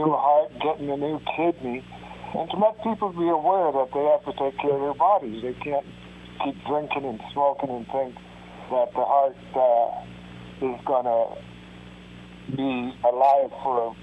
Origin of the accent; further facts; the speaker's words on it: Panama; You know, I grew up playing in Panama, but, yeah, it was tough back there.